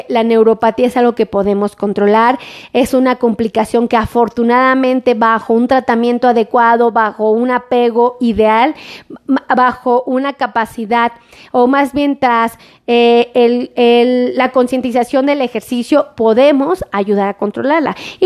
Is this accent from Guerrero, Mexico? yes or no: no; Mexico City, Mexico; Yo soy del DF